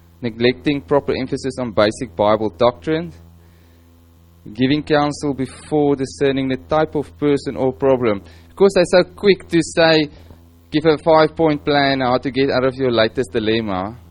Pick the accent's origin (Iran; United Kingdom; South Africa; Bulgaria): South Africa; From what I could get out from as a South African.